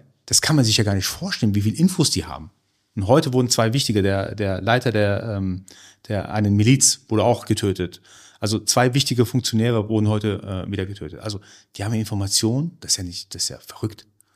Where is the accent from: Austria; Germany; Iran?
Iran; Also ich als Iraner